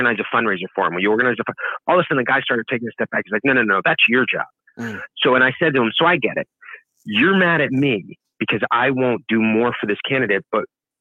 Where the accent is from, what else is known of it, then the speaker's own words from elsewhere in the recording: Derby, Connecticut, United States; So yeah, I was born and raised in Derby, Connecticut. For those that out in your neck of the woods, just kind of a smaller version of Norwich.